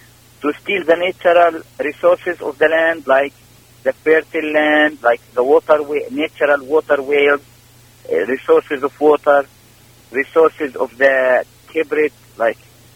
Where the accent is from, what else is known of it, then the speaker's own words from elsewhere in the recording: Palestine; And as a Palestinian, they will kill our dream to have a Palestinian state.